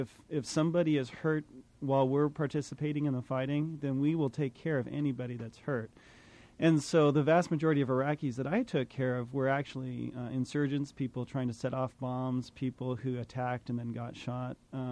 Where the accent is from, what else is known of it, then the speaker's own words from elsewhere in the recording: Seattle, Washington, United States; also born or lived in Southern California; I grew up in Seattle, and then my family moved down to Southern California, and then they moved back up to Seattle.